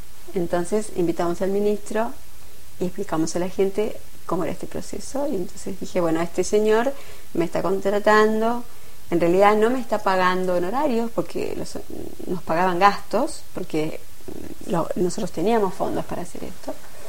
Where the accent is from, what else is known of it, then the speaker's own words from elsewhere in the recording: Buenos Aires, Argentina; nosotros vinimos de Buenos Aires. Y Buenos Aires es una metrópoli, digamos, para el país.